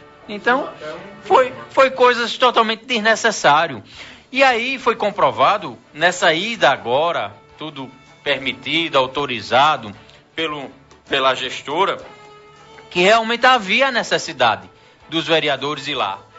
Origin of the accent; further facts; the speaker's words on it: Santa Cruz, Brazil; Eu nasci e me criei em Santa Cruz.